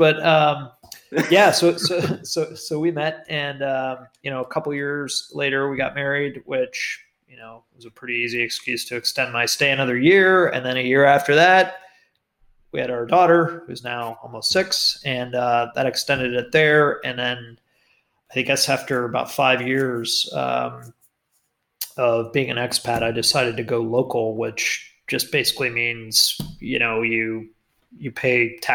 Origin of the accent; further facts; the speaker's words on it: Florida, United States; also born or lived in Pennsylvania; But anyhow, I'm from Florida originally. I lived in several places in the U.S. And then, you know, my last place in the U.S. was in Pennsylvania.